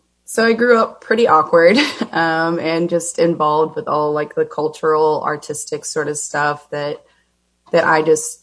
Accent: Garland, Texas, United States; I was born in Plano, Texas, and I was raised in North Garland. Sort of the North Garland, Richardson, Plano-esque sort of area.

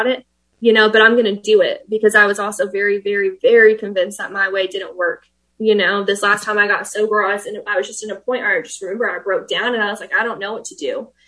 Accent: Oklahoma, United States; You know, I was raised in Oklahoma, which don't hold it against me.

